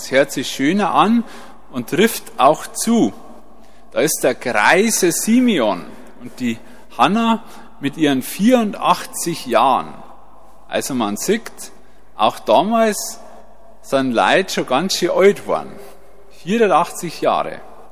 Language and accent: German; Weihern, Bavaria, Germany; ich komme aus der Einöde Weihern in Niederbayern. Ich bin mit meinen Eltern aufgewachsen, 3 Geschwister, 2 Brüder, 1 Schwester